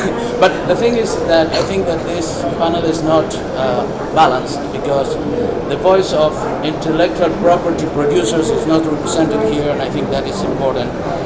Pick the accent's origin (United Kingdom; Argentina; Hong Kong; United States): Argentina; first language Spanish; English is a second language; my mother tongue is not English. I come from Argentina and I speak Spanish.